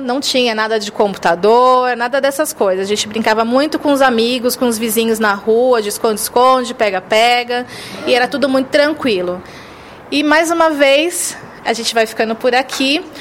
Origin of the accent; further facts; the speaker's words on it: São Paulo, Brazil; A minha infância foi aqui em São Paulo mesmo. E no, na época que eu morava aqui no bairro do Imirim, a gente tinha o costume também de brincar na rua.